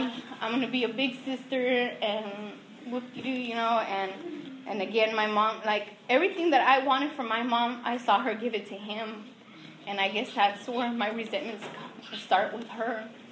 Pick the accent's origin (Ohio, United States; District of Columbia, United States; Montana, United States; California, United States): California, United States; Oxnard; also born or lived in Las Vegas, United States; And I was born in Vegas and my mom came. And I grew up in Oxnard.